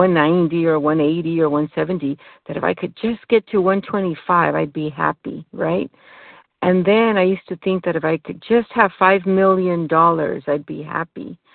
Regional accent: California, United States; I'm from California, and I'm so grateful that I made it today.

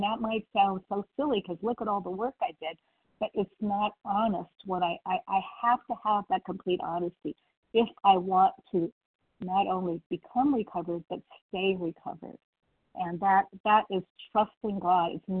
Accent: Santa Barbara, California, United States; I'm from California, Santa Barbara, California

